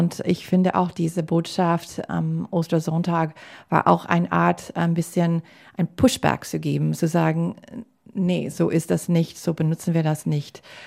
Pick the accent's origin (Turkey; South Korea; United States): United States; German is a second language; ich muss sagen, als Amerikanerin war besonders ein Amerikaner.